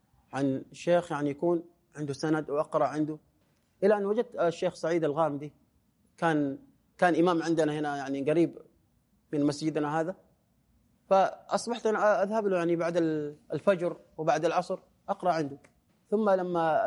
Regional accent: Saudi Arabia; عندنا في السعودية يعني البباسي قديما

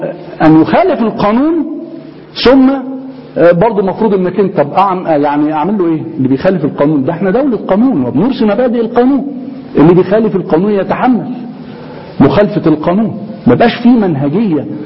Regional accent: Egypt; انا كمواطن مصري كأب

